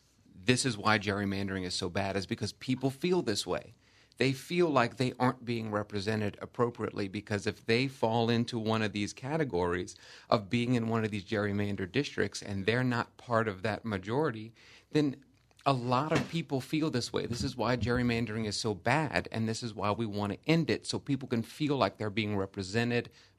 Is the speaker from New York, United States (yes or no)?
no; Pierre Part, Louisiana, United States; I'm actually from Pierre Part, Louisiana. I went to high school in Napoleonville.